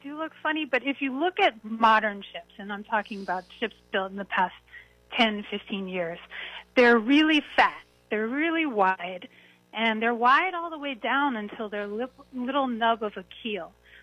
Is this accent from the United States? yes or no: yes; Philadelphia, Pennsylvania, United States; also born or lived in Baltimore, United States; Well, Dave, I'm from the East Coast. You know, I was born in Baltimore, another big port. Raised in Philadelphia, went to school in New York.